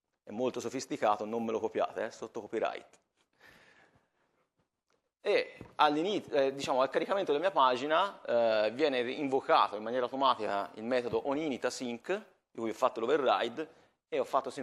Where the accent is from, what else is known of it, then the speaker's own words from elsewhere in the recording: Florence, Tuscany, Italy; come potete capire dall'accento, e anche come ho detto, sono di Firenze, quindi un po' di tempo ci metto a tornare a casetta